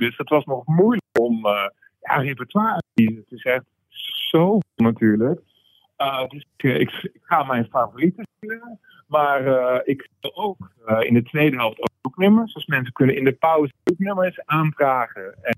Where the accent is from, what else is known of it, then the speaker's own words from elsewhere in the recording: Hellevoetsluis, South Holland, Netherlands; Nou, ik kom uit Hellevoet.